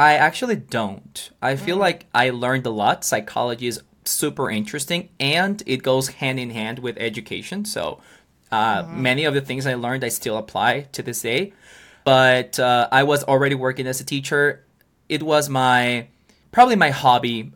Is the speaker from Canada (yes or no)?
no; Guatemala; English is a second language; I'm from Guatemala. I was born and raised here in Guatemala. I'm 28 years old, and I'm an English teacher.